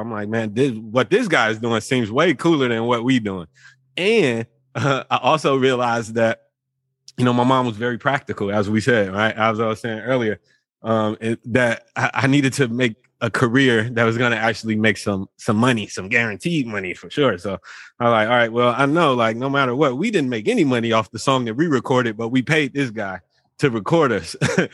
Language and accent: English; St. Louis, Missouri, United States; I'm from St. Louis, Missouri.